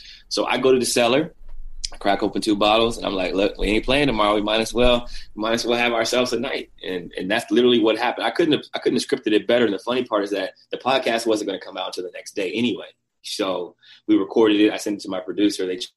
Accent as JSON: {"language": "English", "town": "Canton", "region": "Ohio", "country": "United States", "tie": "born or raised there", "said": "I grew up in Canton. I played for his team, so I've known him since I was like 12 or 13."}